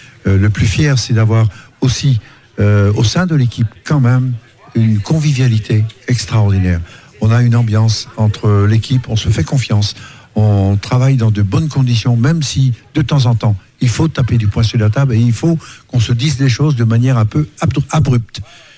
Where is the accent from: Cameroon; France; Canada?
France; Brittany; now in Challans, France; Ouais, je suis breton des Côtes d'Armor.